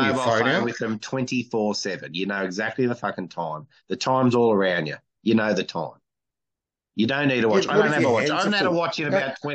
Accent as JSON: {"language": "English", "country": "Australia", "said": "But I think that's part of also being Australian is we like to, whether you call it tall poppy syndrome, or we don't like braggers or people who big note themselves."}